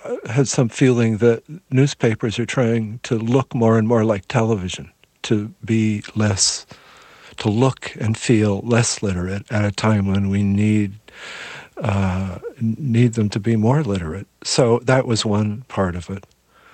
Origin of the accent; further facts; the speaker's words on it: San Francisco, California, United States; Well, yes and no, because growing up in San Francisco, I grew up around, I was in high school when the Beat Generation was in North Beach.